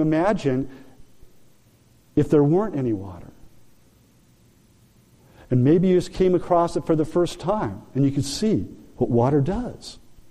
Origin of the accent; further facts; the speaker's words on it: California, United States; I grew up in Southern California and going to the beach a lot and enjoyed body surfing.